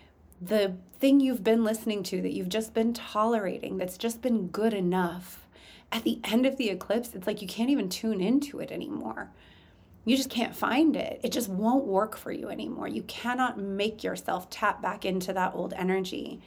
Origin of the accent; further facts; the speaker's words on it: California, United States; now in Los Angeles, United States; I live in LA, but I'm from the Bay Area.